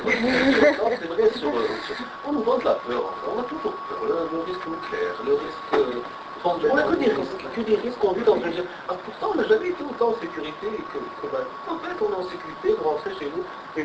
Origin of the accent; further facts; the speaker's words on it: Morocco; moved away; que moi, je viens du Maroc et je dirais que quand je retourne au Maroc, je suis né là et puis j'ai grandi là